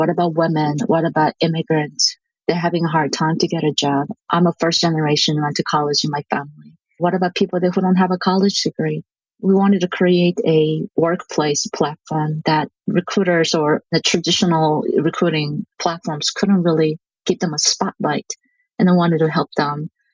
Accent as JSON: {"language": "English", "country": "South Korea", "also_born_or_lived": "West Coast, United States", "second_language": "English", "moved": "yes", "lives_now": "New York, United States", "said": "I'm originally from South Korea, and I spent some time in the West Coast, and I ended up moving to New York back in 2009."}